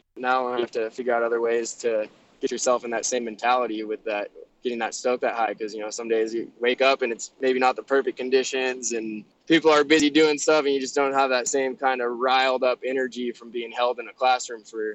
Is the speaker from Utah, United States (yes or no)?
no; Sun Valley, Idaho, United States; growing up in Sun Valley, we didn't have a terrain park